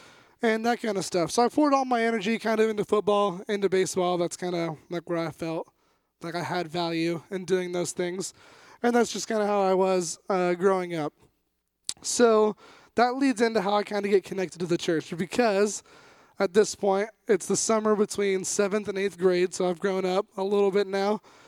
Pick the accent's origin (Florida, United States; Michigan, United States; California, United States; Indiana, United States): California, United States; Modesto; I'm 20 years old. I was born and raised here in Modesto, California, all that fun stuff.